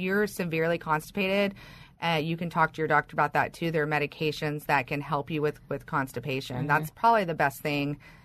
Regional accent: Texas, United States; I'm from Texas and I was in private practice there for 5 years.

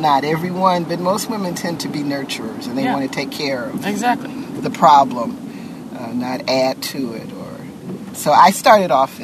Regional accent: Chicago, Illinois, United States; I grew up in Bronzeville, but I was a teenager back in the 60s

